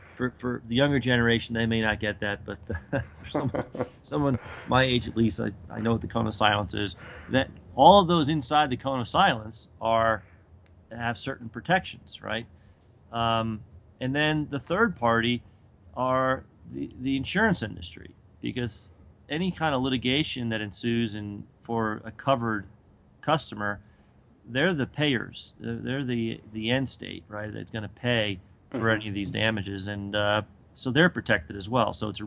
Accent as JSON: {"language": "English", "region": "East Coast", "country": "United States", "tie": "born or raised there", "said": "you know, I grew up on the East Coast."}